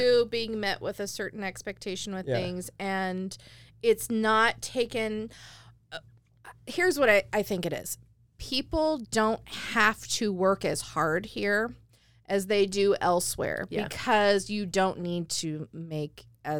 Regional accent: Sammamish, Washington, United States; I was raised in Sammamish before it had a name. It was just unincorporated King County.

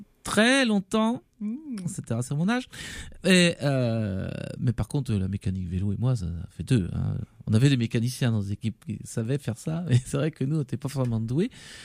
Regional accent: Provence-Alpes-Côte d'Azur, France; je viens de France, hein, t'imagines. En plus, je viens de Camargue, dans le sud de la France

